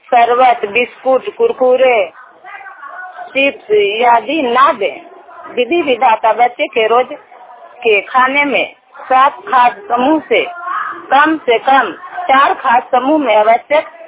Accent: Bariyo, India; मैं बरियो के रहने वाली हूँ।

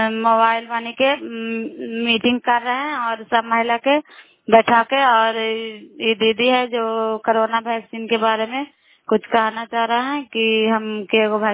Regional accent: Bihar, India; नालंदा जिला कराय ब्लॉक के निवासी हैं।

